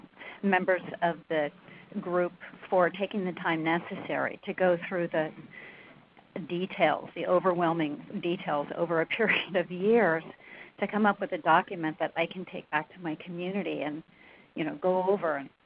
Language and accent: English; Santa Barbara, California, United States; I'm from Santa Barbara